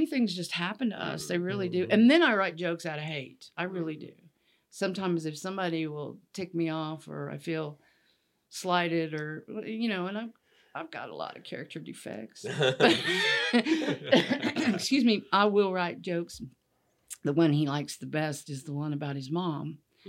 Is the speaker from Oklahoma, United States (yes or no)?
no; Coronado, California, United States; born there; I'm a Navy brat. Okay, so I was born in. I was born in San Diego, but it's not really San Diego. I was born in Coronado, on the island of Coronado, which is a military annex.